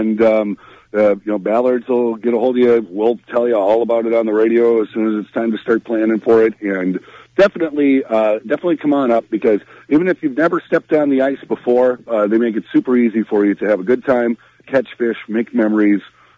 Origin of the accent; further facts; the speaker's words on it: Minnesota, United States; accent: Minnesota; I'll try and lose my Minnesota accent before I get back and on the air on Thursday then, okay?